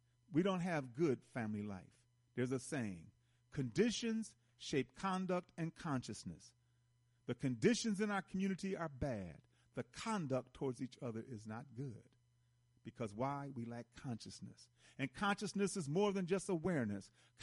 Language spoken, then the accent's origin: English; Milwaukee, Wisconsin, United States; somebody posted Milwaukee's, I'm from Milwaukee, and he posted Milwaukee's presentation yesterday evening